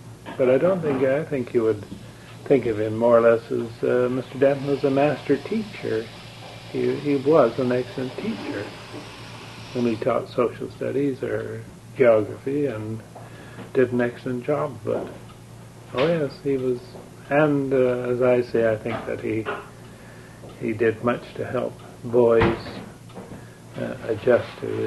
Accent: Creston, British Columbia, Canada; And I came from Creston, which is in the East Kootenays. And I was typically country boy

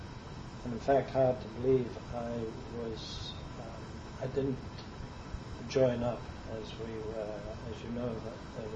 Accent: London, United Kingdom; also born or lived in Tianjin, China; And I was basically raised in the United Kingdom in the vicinity of London.

